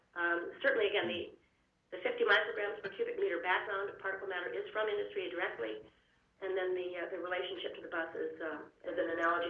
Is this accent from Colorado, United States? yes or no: no; Anchorage, Alaska, United States; I was raised here in Anchorage